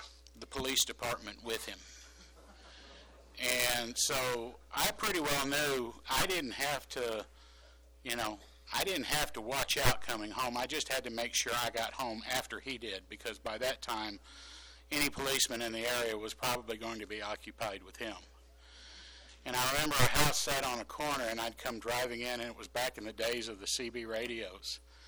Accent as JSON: {"language": "English", "town": "Dallas", "region": "Texas", "country": "United States", "tie": "born or raised there", "said": "We grew up in the Park City's ghetto in Dallas, and it was a pretty safe place."}